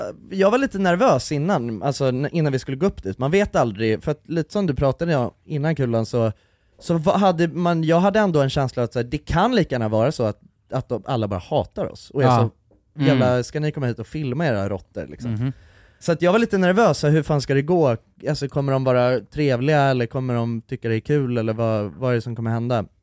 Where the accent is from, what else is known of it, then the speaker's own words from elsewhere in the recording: Nacka, Stockholm County, Sweden; Ja, men jag, när vi är uppvuxna i Nacka och hängde ju ganska mycket med